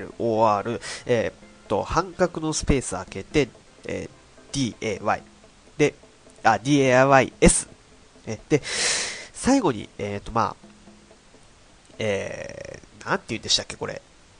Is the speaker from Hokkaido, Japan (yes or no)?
yes; Hokkaido, Japan; 出身はね、北海道です。はい、北海道です。まあてか生まれも育ちも北海道っていうところで、ね、まだ北海道以外のところに住んだことはないですけどね、住んだことはないです、行ったことはありますよ。はい、住んだことはないんですね。だから北海道でまあ、ずっと暮らしてるわけなんですが、ちなみに今住んでるの札幌ですけどね。